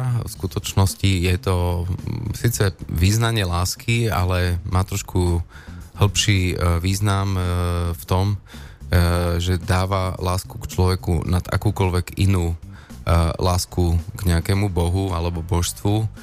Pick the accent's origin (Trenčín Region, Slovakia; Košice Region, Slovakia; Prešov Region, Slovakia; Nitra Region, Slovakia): Košice Region, Slovakia; Košice; a ja som z Košic